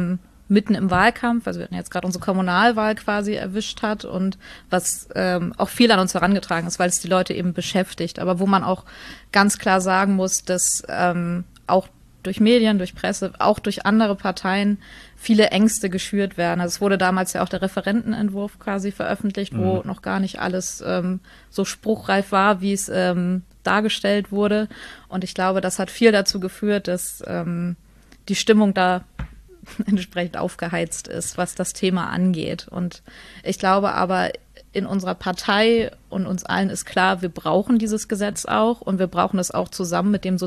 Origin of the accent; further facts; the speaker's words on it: Neumünster, Schleswig-Holstein, Germany; ich komme aus Neumünster, da war ich sehr engagiert